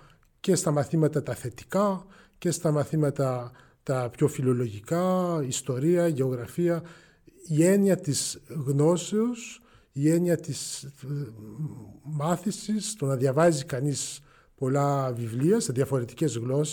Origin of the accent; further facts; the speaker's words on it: Bonn, North Rhine-Westphalia, Germany; Οπότε μεγάλωσα στη Γερμανία πραγματικά, όπως σας έλεγα, τελειώνοντας το σχολείο, το οποίο βέβαια ήταν σε γαλλόφωνο σχολείο, τελείωσε στη Γερμανία, στην Βόνη.